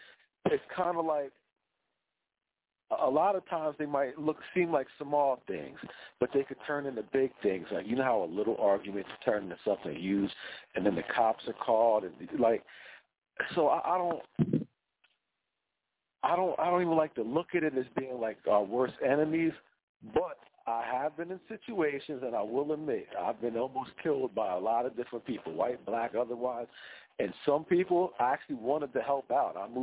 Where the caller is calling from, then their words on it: New Jersey, United States; I'm calling from the South Jersey area.